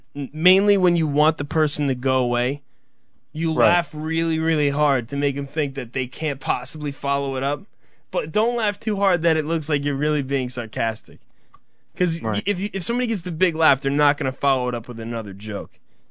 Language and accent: English; New Jersey, United States; This is different for some people because we're from New Jersey.